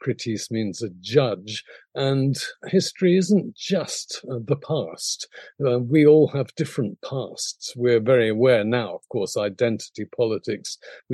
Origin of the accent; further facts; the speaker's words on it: London, United Kingdom; born there; I'm from an upper middle class English family. I was born in London, City of London.